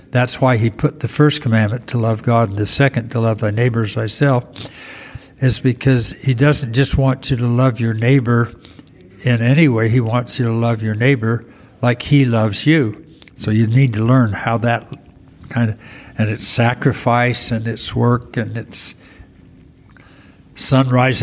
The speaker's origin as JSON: {"language": "English", "town": "Idaho Falls", "region": "Idaho", "country": "United States", "tie": "born or raised there", "said": "I mentioned that growing up in Idaho Falls, we had very limited contact with people of color."}